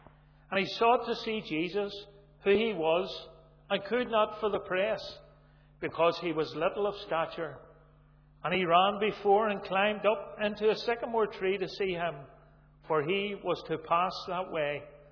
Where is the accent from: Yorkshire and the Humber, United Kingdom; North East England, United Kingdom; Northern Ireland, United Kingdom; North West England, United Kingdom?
Northern Ireland, United Kingdom; Belfast; I'm a townie from Belfast. And I was brought up in a home that didn't know the Lord Jesus Christ.